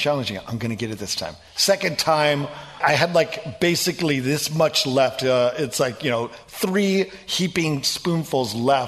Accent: Oregon, United States; also born or lived in Los Angeles, United States; I grew up in Oregon, and I wanted to be back. I love the Pacific Northwest.

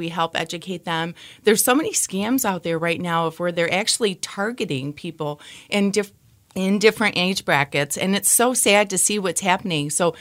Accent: Kalamazoo, Michigan, United States; especially within Kalamazoo, which is so nice because I'm actually from the Kalamazoo area

